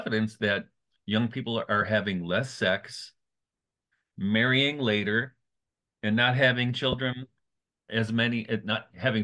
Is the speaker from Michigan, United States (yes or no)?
yes; Detroit, Michigan, United States; So when I was a kid, for instance, growing up in Detroit, you know, so it's March now, and it's, what's it, 45 degrees.